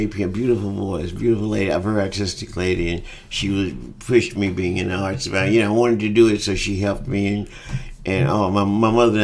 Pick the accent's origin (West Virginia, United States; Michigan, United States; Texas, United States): West Virginia, United States; Welch; born there; I was born in Welch, West Virginia, a little coal mining town.